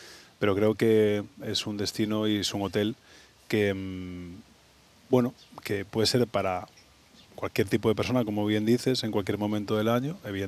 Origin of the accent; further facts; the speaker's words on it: Galicia, Spain; yo soy gallego, siempre me gusta decirlo, llevo 18 años aquí en Andalucía y estoy enamorado de esta tierra